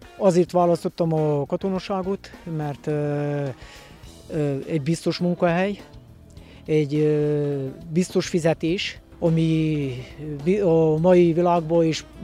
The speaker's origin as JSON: {"language": "Hungarian", "town": "Bălan", "region": "Harghita", "country": "Romania", "tie": "born or raised there", "said": "mivel én balánbányai születésű vagyok, több román van, mint magyar, könnyű volt nekem megtanulni, mert a gyermekkoromot, mivel ott ötöttem, román gyermekek között nőttem fel, meg tudtam tanulni a román nyelvet."}